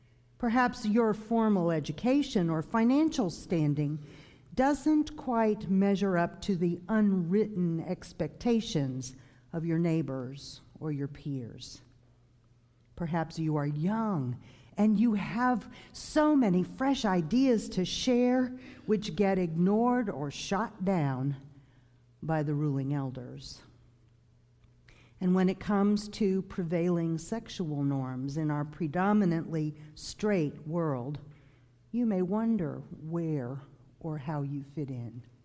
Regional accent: the South, United States; now in Michigan, United States; Now, you may hear from my accent that I'm not a native of Michigan. I grew up in the segregated South, and I remember those signs.

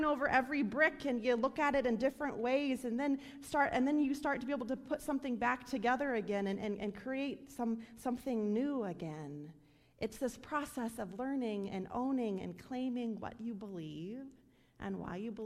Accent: Nebraska, United States; are the Nebraska Huskers, my home state.

